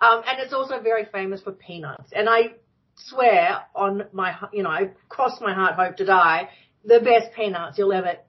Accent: Kingaroy, Queensland, Australia; I was born in Brisbane and then grew up in Kingaroy. And Kingaroy is very well known in Queensland because it's a tiny town of only, like, when I was living there, 5,000 people.

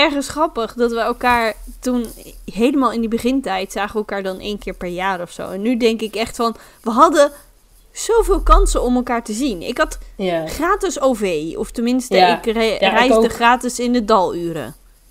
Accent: Barneveld, Gelderland, Netherlands; En toen vroeg ze, waar kom je vandaan? En toen zei ik, een kleine stad of zo, weet ik veel. En ik ga er zo vanuit dat mensen niet weten waar Barneveld is.

